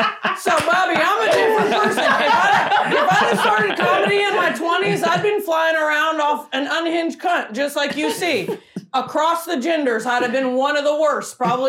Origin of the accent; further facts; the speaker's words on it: Indiana, United States; I'm from Indiana. We said stuff. And I'm 40, you know?